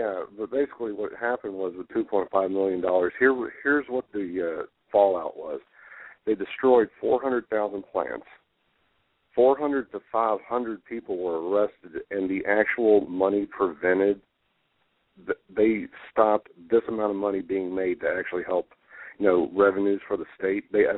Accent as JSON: {"language": "English", "region": "Tennessee", "country": "United States", "said": "But I think that it's actually going to be a good thing, but I'm from Tennessee, but, I'm really, rooting for them."}